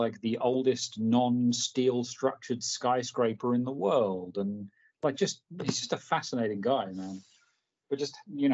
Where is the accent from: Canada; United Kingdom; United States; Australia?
United Kingdom; London; I grew up in London, man.